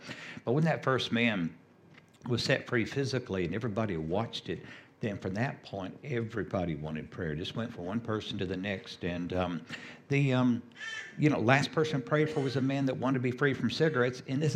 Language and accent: English; Colorado Springs, Colorado, United States; we are from Colorado Springs, Colorado in the U.S., which is about the middle of the country